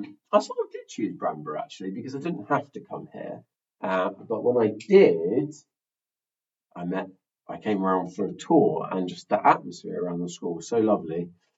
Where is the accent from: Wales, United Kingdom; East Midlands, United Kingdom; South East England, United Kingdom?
South East England, United Kingdom; Windsor; now in Chichester, United Kingdom; Well, I came from Windsor originally, around that sort of area where I grew up and went to school, and then I moved to Chichester for work in 2017, I think it was.